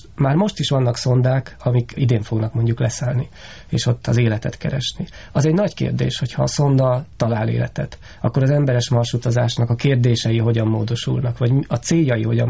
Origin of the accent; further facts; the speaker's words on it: Hungary; ha én szállnék le, akkor hova szállnék le kérdése, mint magyar, ez egy nagyon jó válasz volna